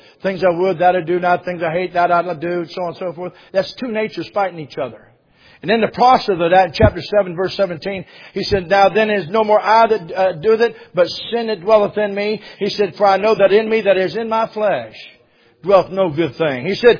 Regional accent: Loveland, United States; I grew up in Loveland where our church is.

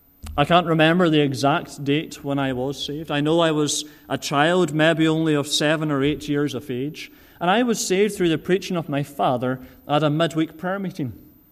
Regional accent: Rutherglen, Scotland, United Kingdom; I don't sound like I'm from Lisburn, which is my home congregation. But I grew up on the mainland in Scotland, where my father … is the minister of our church in Rutherglen in Glasgow.

